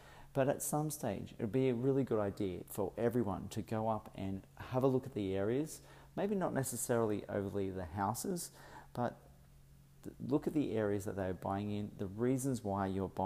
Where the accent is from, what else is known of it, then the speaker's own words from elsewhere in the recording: Sydney, New South Wales, Australia; As I am from Sydney, I've come up to Brisbane